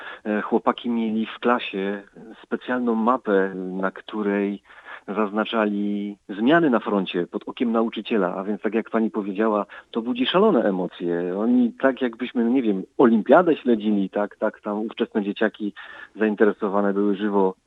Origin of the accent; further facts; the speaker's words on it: Silesian Voivodeship, Poland; accent: Silesian; Ja jestem synkiem spod Rybnika